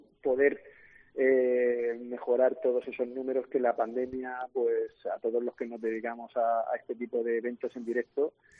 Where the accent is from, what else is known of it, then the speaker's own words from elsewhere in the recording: Region of Murcia, Spain; como buen murciano que soy